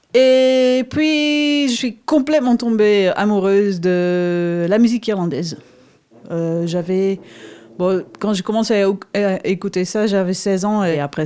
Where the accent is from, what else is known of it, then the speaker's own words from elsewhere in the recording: Netherlands; je viens d'Hollande, ou les Pays-Bas, pour être précis.